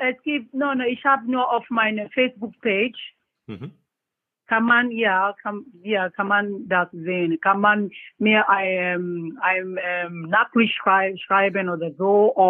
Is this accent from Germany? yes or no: no; Nigeria; German is a second language; Ja, bei uns in Nigeria, es gibt so viele Talente, ne? Aber jedes Mal, wenn ich nach Nigeria gehe, ich sehe so viele junge Leute